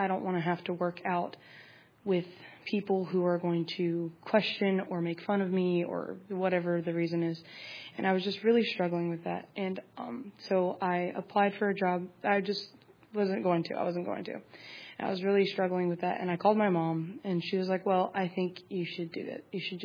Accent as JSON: {"language": "English", "town": "Charlottesville", "region": "Virginia", "country": "United States", "said": "I'm from Charlottesville, Virginia, and I am a sophomore missions major."}